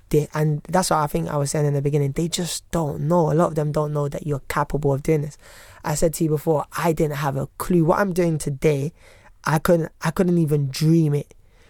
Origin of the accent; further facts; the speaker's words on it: Peckham, London, United Kingdom; I grew up in Peckham.